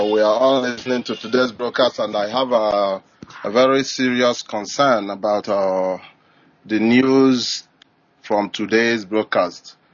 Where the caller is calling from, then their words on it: China; I'm calling from China.